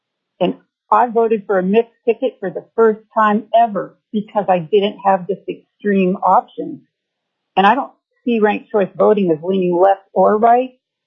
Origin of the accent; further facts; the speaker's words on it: Palmer, Alaska, United States; I'm from Palmer, and I'm speaking for myself.